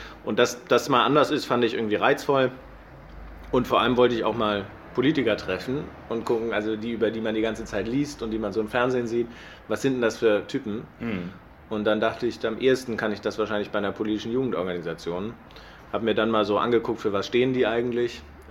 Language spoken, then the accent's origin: German; Munich, Bavaria, Germany; born there; now in Hamburg, Germany; ich bin in München geboren. Ich wollte zum Zeitpunkt meiner Geburt nah bei meiner Mutter sein und die war nun mal damals in München. Hat aber Hamburger Wurzeln. Also meine Mutter ist in Hamburg groß geworden